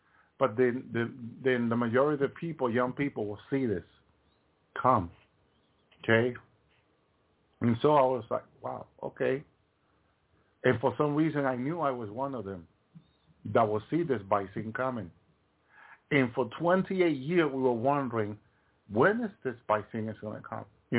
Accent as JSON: {"language": "English", "region": "Massachusetts", "country": "United States", "said": "remember, I come from Massachusetts. Where's Moderna in Massachusetts?"}